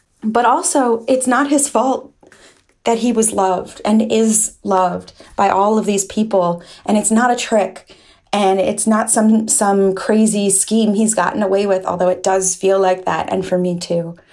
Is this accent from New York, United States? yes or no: yes; New York, United States; Hi there. … I am from New York.